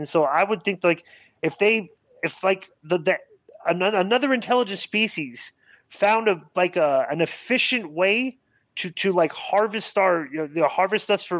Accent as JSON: {"language": "English", "country": "United States", "said": "I'm from the States. I grew up in American wrestling."}